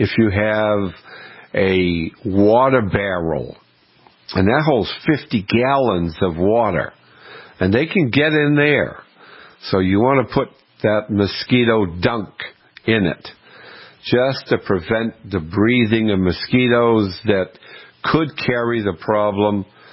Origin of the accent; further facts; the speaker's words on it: Maine, United States; Growing up in Maine, my mother, she couldn't go a day without having potatoes growing up.